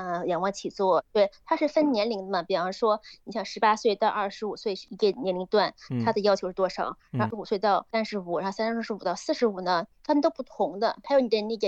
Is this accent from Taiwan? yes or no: no; China; now in Australia; 就是你看咱们小时候在国内不是有800米跑步考试吗？